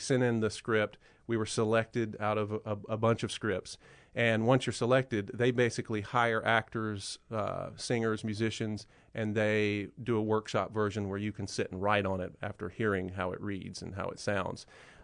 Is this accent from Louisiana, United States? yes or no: yes; Ruston, Louisiana, United States; now in Charlottesville, United States; I've got a massive campaign going on for me in my hometown of Ruston, Louisiana, here in Charlottesville